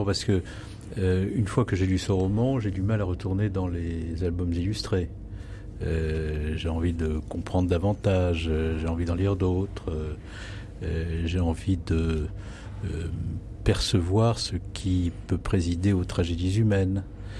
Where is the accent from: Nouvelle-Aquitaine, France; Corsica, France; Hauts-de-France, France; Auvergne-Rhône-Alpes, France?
Hauts-de-France, France; Senlis; born there; je ne suis pas un petit pied noir. Pas que cela m'aurait gêné que de l'être, mais je ne suis pas né en Algérie. Je suis né dans l'Oise, à Senlis, en 1963.